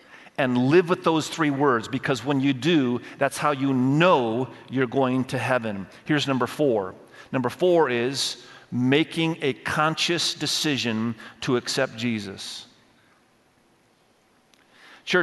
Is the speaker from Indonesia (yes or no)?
yes; Indonesia; English is a second language; I grew up in Indonesia. I was born and raised in Indonesia. I speak Indonesian fluently today. I speak Malaysian, another Asian language, fluently. I grew up in Asia. I understand the culture.